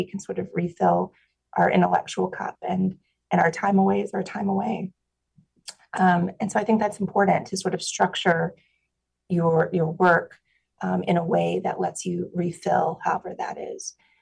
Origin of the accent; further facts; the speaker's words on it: West Virginia, United States; I am from West Virginia, and I grew up in a very wonderful, loving family.